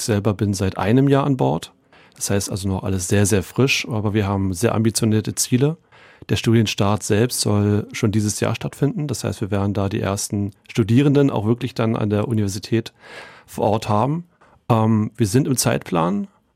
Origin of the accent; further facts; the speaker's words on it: Finsterwalde, Brandenburg, Germany; also born or lived in Greifswald; Also ich bin in Finsterwalde geboren und aufgewachsen, wie viele andere bin ich dann nach dem Abitur dann weitergezogen. In dem Fall nach Greifswald an die Ostseeküste. Dort hat es mich dann auch 9 Jahre gehalten.